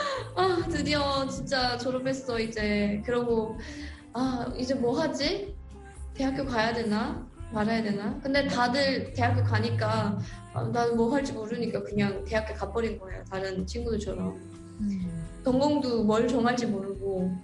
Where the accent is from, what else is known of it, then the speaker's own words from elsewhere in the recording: North Korea; now in South Korea; 그때 당시 제가 고등학교 북한에서 온 지도 얼마 안 됐고